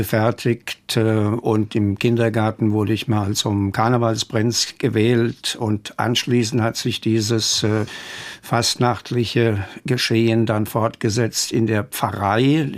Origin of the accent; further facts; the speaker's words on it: Mainz, Rhineland-Palatinate, Germany; Ich bin in der Mainzer Neustadt groß geworden